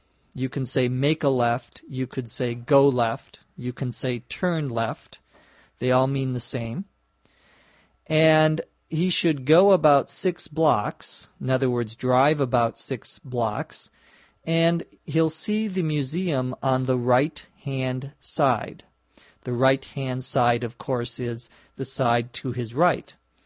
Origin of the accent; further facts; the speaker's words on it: Los Angeles, California, United States; from Los Angeles, California.